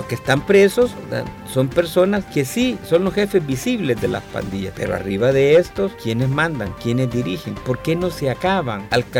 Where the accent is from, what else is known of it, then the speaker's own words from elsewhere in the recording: El Salvador; Acá todos somos salvadoreños.